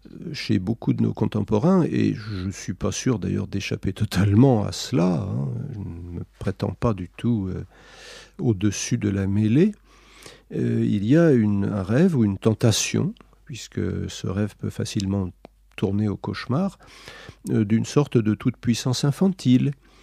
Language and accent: French; France; comme je vis en France et je suis français, je vois les choses d'un petit peu plus près.